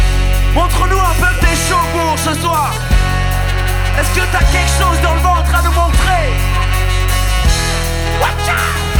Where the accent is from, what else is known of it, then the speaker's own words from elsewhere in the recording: Paris, Île-de-France, France; On vient de Paris et de banlieue sud, on est ravis d'être là